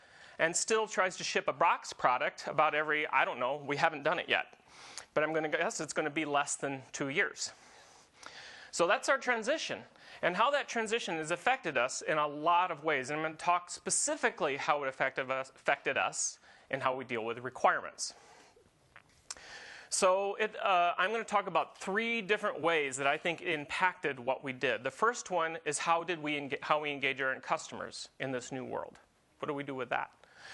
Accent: Iowa, United States; I was born in the United States, in Iowa. And more specifically, I was born in the northwest corner of Iowa, and even more specifically, I was born on a farm. I'm an Iowa farm boy by heart, actually.

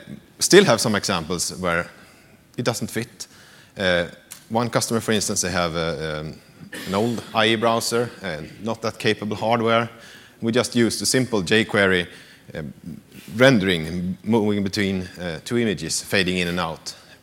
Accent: Sweden; I'm from Sweden, consultant there.

